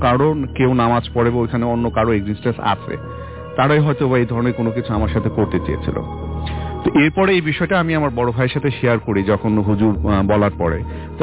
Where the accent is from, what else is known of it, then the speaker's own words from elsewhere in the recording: Tangail, Dhaka Division, Bangladesh; সেটা আমার হোমটাউন, যেটা আমার হোমটাউন টাঙ্গাইল।